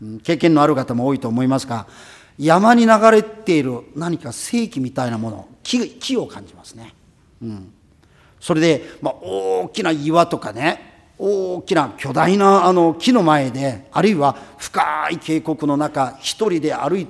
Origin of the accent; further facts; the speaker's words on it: South Korea; だから私は大学生の時に、私出身韓国ですから、韓国のほとんどの山を全部登りました。